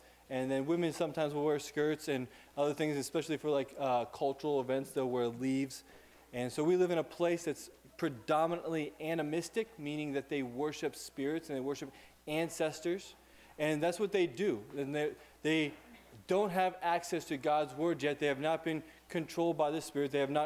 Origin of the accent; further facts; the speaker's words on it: Pittsburgh, Pennsylvania, United States; also born or lived in Chattanooga; So don't let my accent fool you. Yes, I am from Pittsburgh, Pennsylvania.